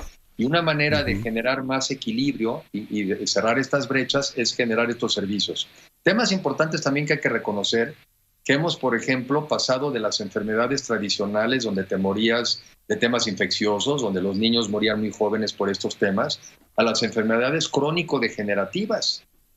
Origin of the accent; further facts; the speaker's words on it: Mexico; por el solo hecho de ser mexicanos